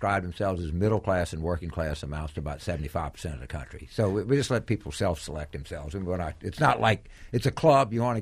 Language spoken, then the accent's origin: English; Deep South, United States; I grew up in the Deep South, and I became like a national Democrat relatively early in my life.